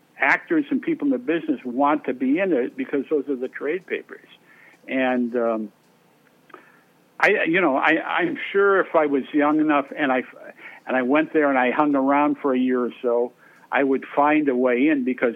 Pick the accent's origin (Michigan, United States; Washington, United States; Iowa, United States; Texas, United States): Washington, United States; Seattle; And growing up in Seattle, you know, my father was, you know, is a businessman and all my family.